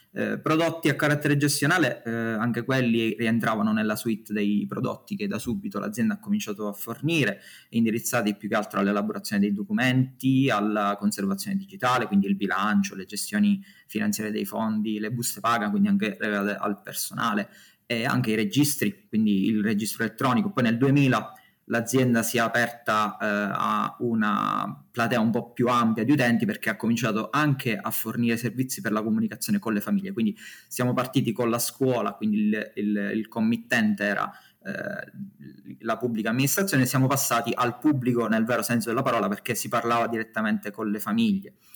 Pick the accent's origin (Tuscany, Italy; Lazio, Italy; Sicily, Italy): Sicily, Italy; Ragusa; sono riuscito a tornare nella mia città d'origine, Ragusa, perché lavoravo allora a Catania